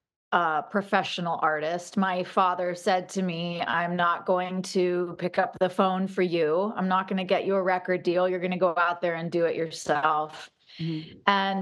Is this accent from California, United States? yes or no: yes; Santa Barbara, California, United States; born there; I was born in Santa Barbara. And I was born into a very musical family.